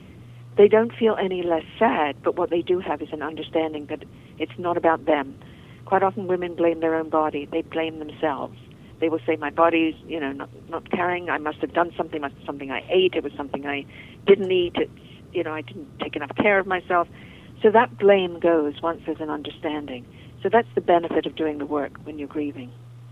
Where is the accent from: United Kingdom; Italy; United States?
United Kingdom; England; I grew up in England, and growing up in England, we are always surrounded by ghosts and fairies, and we believe in it.